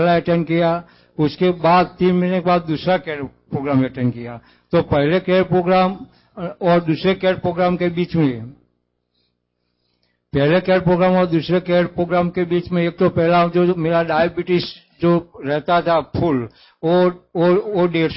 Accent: Unjha, Gujarat, India; मैं उंझा गुजरात से आता हूँ।

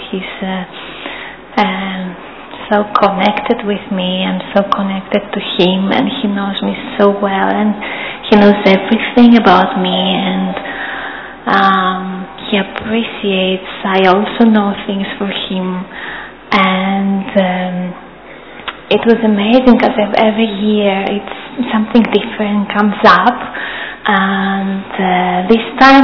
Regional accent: Greece; English is a second language; I come from Greece.

